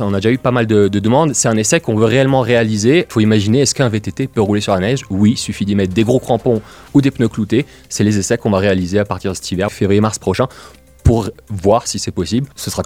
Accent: Paris, Île-de-France, France; also born or lived in Germany / Belgium; now in La Tour-du-Pin, France; Je suis originaire de Paris, mais on a tourné un peu partout, Allemagne, Belgique, et puis on est maintenant à la Tour du Pin, donc entre Grenoble et Lyon

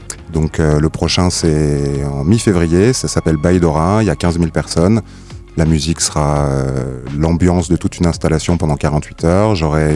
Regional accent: France; now in Mexico; je vis en ce moment au Mexique et je vais continuer à rouler en Amérique latine. Je suis français

